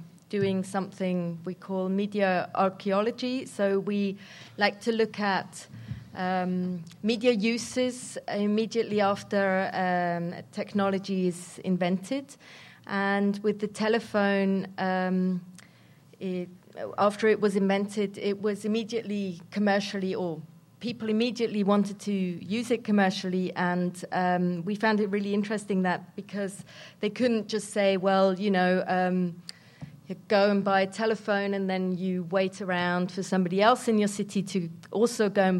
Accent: Zurich, Switzerland; We're from Zurich, Switzerland, and it's a great pleasure to be here.

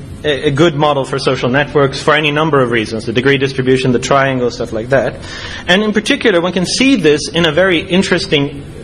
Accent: Sweden; she knew a little bit about me, knows I'm from Sweden, I do computer stuff

